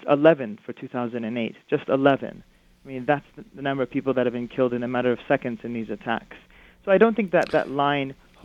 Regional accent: United States; I say this as an American

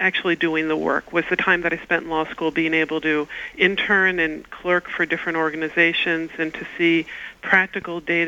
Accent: Washington, District of Columbia, United States; Well, I grew up in Washington, D.C., and I spent my childhood going to civil rights demonstrations, anti-war demonstrations, having our house filled with demonstrators.

